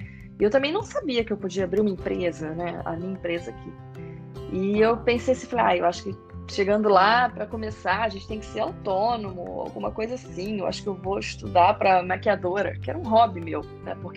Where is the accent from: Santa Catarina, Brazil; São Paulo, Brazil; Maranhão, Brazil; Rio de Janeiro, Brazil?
Rio de Janeiro, Brazil; eu sou do Rio de Janeiro, e o Rio de Janeiro andava, né, bem perigoso.